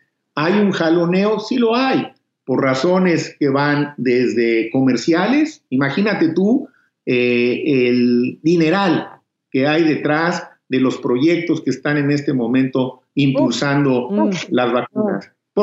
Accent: Mexico; a quienes sufrieron daños en mi país, en México

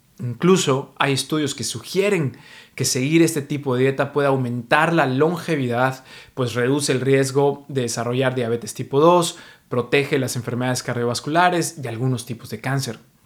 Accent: Mexico; now in New York, United States; Soy mexicano, pero vivo en Nueva York

